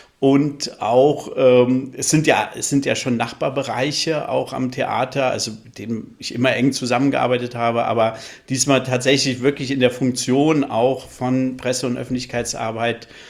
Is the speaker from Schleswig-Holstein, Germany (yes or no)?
yes; Flensburg, Schleswig-Holstein, Germany; born or raised there; also born or lived in Hesse; now in Berlin, Germany